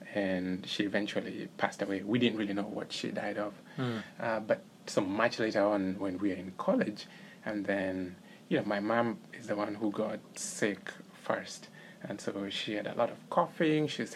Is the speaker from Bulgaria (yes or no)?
no; Kenya; Interestingly, in our community, so we are from the Luo tribe. Luo is one of the five largest tribes in Kenya.